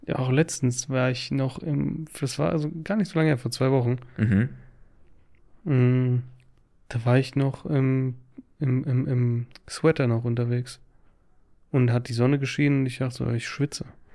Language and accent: German; Russia; now in Germany; ich komme ja eigentlich aus Russland. Also haben wir ja Migrationshintergrund.